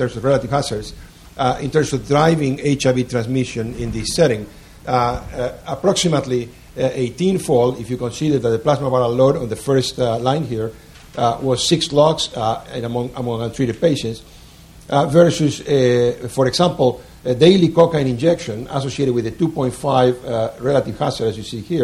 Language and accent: English; Canada; because I'm a Canadian, I want to say thank you to the American people